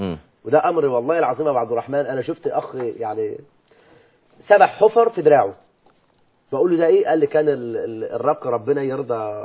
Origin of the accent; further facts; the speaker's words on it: Egypt; طب ده مش موجود يعني في حال اضطرار عندنا في مصر